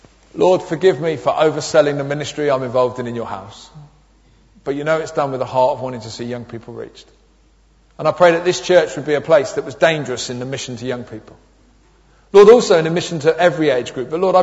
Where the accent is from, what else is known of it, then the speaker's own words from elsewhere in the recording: London, United Kingdom; But I'm from South East London.